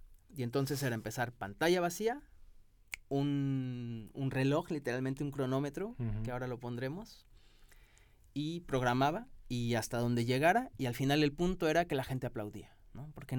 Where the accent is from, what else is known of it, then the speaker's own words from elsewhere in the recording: Mexico; Jo sóc de Mèxic, sóc de Mèxic, és veritat.